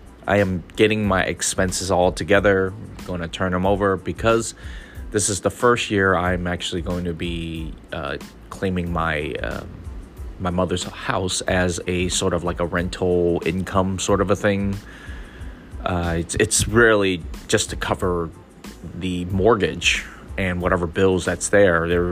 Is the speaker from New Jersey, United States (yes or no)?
no; California, United States; because like my whole life growing up in the Bay Area, I have never seen that before. Mount Diablo, Mission Peak, never heard or seen or heard there was snow up there before.